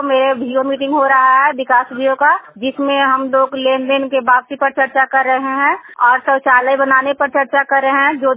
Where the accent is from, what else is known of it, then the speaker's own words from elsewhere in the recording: Gangta, Bihar, India; मैं गंगता गांव से हूँ, बसनियावा पंचायत हरनौत प्रखंड और जिला नालंदा का निवासी हूँ।